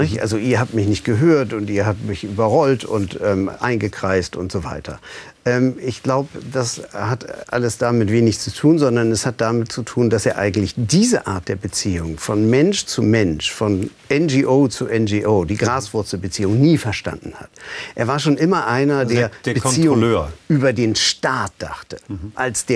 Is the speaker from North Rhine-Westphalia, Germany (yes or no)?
no; Berlin, Germany; wie lebt man in West-Berlin, wo ich herkam.